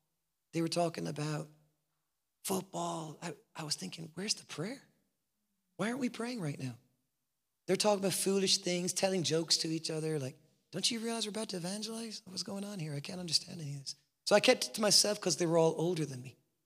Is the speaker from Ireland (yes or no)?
yes; Ireland; I'm a white guy. I don't know if you can notice I'm white, but I'm very white. I'm from Ireland. I'm an Irish white guy.